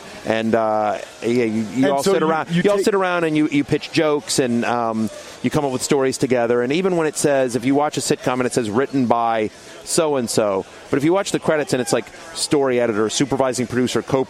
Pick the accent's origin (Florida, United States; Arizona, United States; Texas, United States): Texas, United States; College Station; Grew up in College Station, Texas.